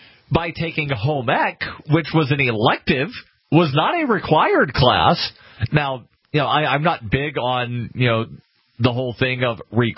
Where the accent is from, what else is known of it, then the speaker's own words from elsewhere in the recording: Alabama, United States; I was born and raised in Alabama, where, you know, like, the football program and the basketball program funded all of the other athletic programs.